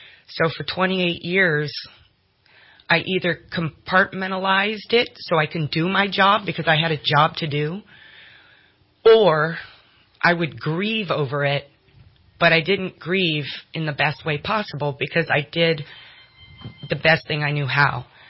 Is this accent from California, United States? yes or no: yes; Los Angeles, California, United States; You know, I'm from East L.A., Watts, Compton.